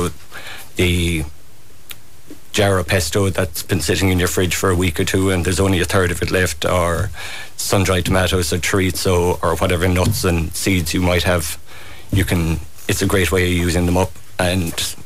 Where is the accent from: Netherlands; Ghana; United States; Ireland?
Ireland; Glenbeigh, Munster; I'm from Glenbay in Kerry, just out the road from Cremorne originally, and I'm living in Cremorne currently at the moment, and I'm one of the … that has the Glenbay Hotel